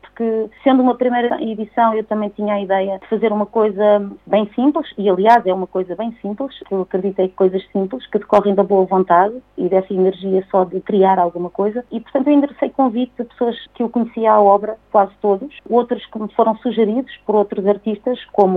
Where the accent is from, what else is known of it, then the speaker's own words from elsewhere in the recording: Valada, Santarém, Portugal; born there; also born or lived in Lisbon; O local que é a minha origem, eu nasci em Valada e hoje vivo cá, há 2 anos que vivo cá